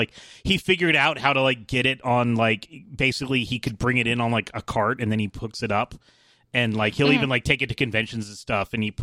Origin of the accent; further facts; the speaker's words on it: the South, United States; I'm here from the South US, and you know how much we live on air conditioning.